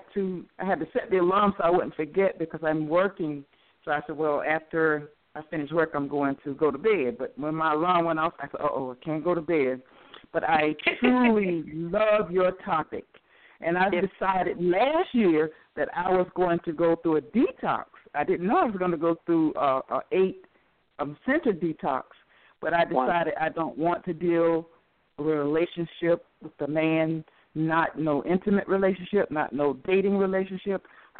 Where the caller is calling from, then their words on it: Newborn, Georgia, United States; I'm calling from Newborn